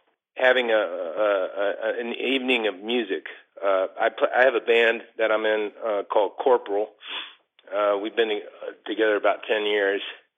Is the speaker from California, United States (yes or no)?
no; Lexington, Kentucky, United States; also born or lived in Bowling Green; I was born in Lexington, Kentucky, August 7th, 1974, at the Good Samaritan Hospital, and I spent my childhood between there, and I actually spent a couple of years in Bowling Green